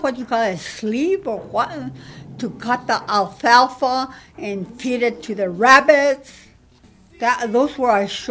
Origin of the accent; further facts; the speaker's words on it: Cleveland, United States; born there; I was born in Cleveland, the small town of Cleveland, up on a little hill, which we always ran up the hill and back, where we grazed the cows.